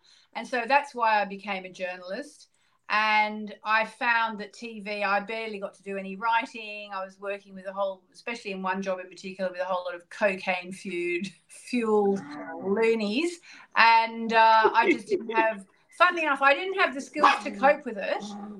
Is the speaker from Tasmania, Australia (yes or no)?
yes; Hobart, Tasmania, Australia; also born or lived in Germany; I was actually born in Germany, but I grew up in Hobart, Tasmania, which is the island state of Australia.